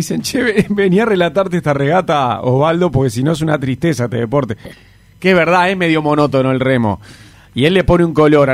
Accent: Uruguay; como un uruguayo más, como uno de nosotros, ¿viste?

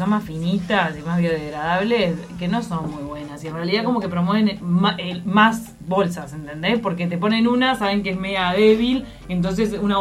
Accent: Montevideo, Uruguay; como montevideana uruguaya

